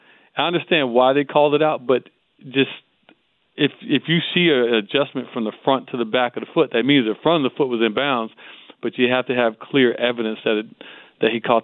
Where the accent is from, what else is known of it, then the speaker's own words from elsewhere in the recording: Lauderdale Lakes, Florida, United States; I mean, I'm from Lauderdale Lakes. We couldn't afford to stick them.